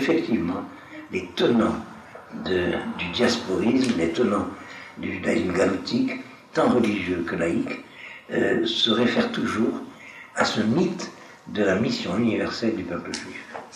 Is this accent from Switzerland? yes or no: no; Brazil; moi je suis brésilien.